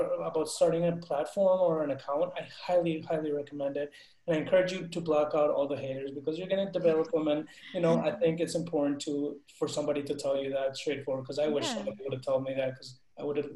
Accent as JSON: {"language": "English", "town": "Bogota", "region": "Bogotá Capital District", "country": "Colombia", "said": "I'm a Latino student. I'm originally from Bogota, Colombia"}